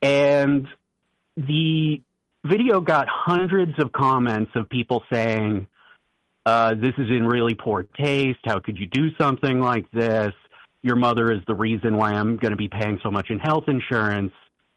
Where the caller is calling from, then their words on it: New Hampshire, United States; I'm calling from New Hampshire.